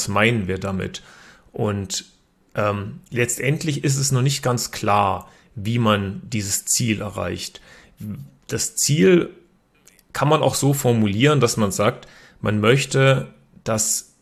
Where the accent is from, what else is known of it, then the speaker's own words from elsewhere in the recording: Berlin, Germany; born there; Ich bin sogar selber in Berlin geboren, habe aber meine Hochschulausbildung in Karlsruhe erhalten. Also so bin ich im Prinzip über mein eigenes Studium dann nach Baden-Württemberg gekommen.